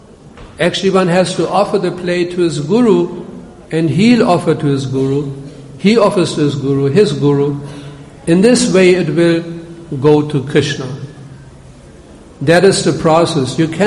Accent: Germany; English is a second language; I'm from Germany. I'm a German. If someone tells me till nine, then that's it.

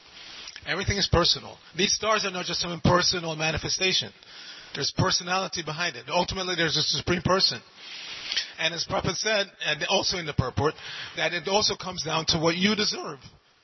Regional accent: Jamaica; born there; I'm 66 now, when I was young, at least in my country where I was born in Jamaica

